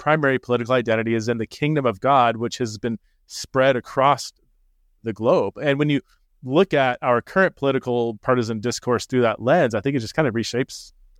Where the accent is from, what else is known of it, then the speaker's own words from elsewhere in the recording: United States; I was raised in America in a conservative evangelical church, and that was just the air I breathed, you know.